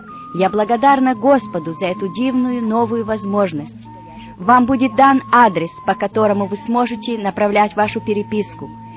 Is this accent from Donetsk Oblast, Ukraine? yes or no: yes; Donetsk Oblast, Ukraine; Я родилась в России, в Донбассе, в тени дымящихся терриконов угольных шахт. Мой отец был горный инженер, и мы жили вблизи шахты, на которой он работал, окруженные семьями шахтеров. Мои родители были верующие.